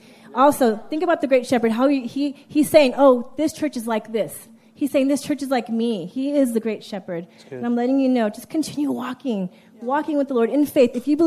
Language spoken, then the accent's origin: English; Los Angeles, California, United States; We are from East LA, so don't be afraid.